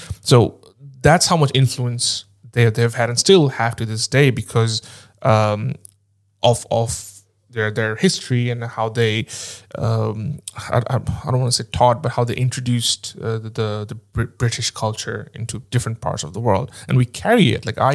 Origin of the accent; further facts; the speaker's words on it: Bangladesh; And I'm originally from Bangladesh